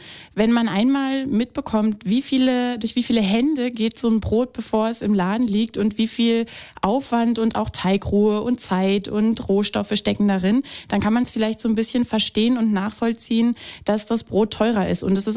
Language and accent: German; Southern Germany, Germany; now in Berlin, Germany; wenn man in Berlin gute Seelen findet als Süddeutscher